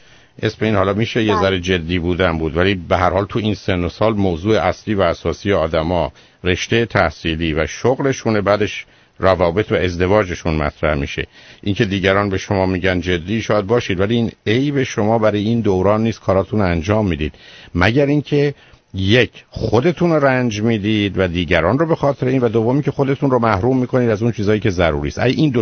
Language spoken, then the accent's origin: Persian; Iran; ما به عنوان یه ایرانی